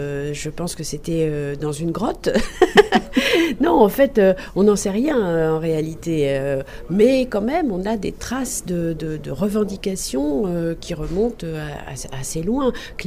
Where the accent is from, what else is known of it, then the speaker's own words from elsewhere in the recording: France; On pense aux suffragettes parce que nous, on est français